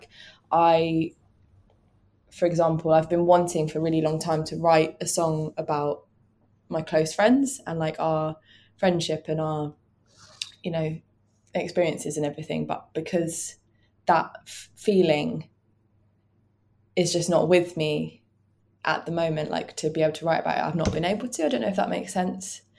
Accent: Aylesbury, South East England, United Kingdom; I'm not from Aylesbury anymore. They proudly have

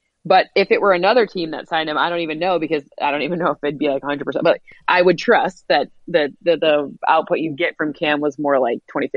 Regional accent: East Lansing, Michigan, United States; I'm from East Lansing. That's a scary prospect.

